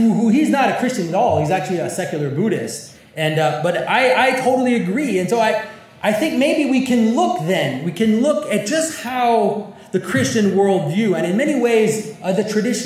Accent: Montreal, Quebec, Canada; I'm from Montreal.

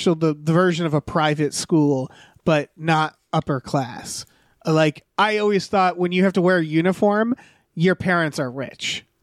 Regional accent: Massachusetts, United States; That's just not my world. I grew up in Massachusetts. There's plenty of private schools.

